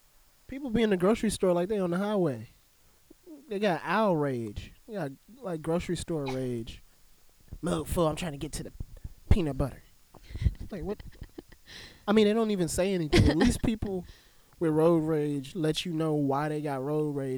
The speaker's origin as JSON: {"language": "English", "region": "California", "country": "United States", "tie": "born there", "said": "I'm going to be talking like I'm from California for the longest. Even though I was born there, I was not conscious enough to know anything about that life."}